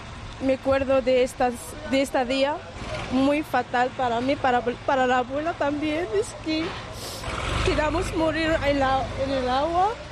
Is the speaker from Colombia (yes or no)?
no; Larache, Tanger-Tetouan-Al Hoceima, Morocco; De Larache.